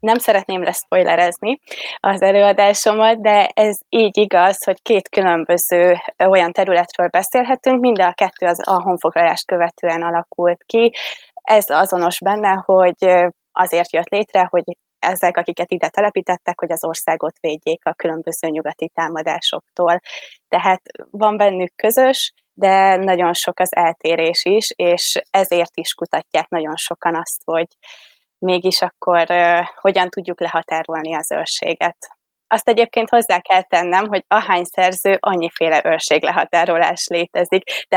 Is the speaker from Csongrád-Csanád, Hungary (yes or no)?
no; Vas, Hungary; én az őrség mellett egy kis falucskában nőttem fel